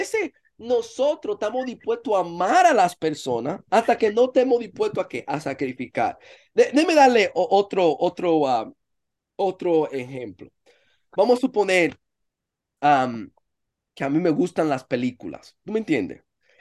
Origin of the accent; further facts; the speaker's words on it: Dominican Republic; a veces somos chistosos, a veces somos, el dominicano dice, relajado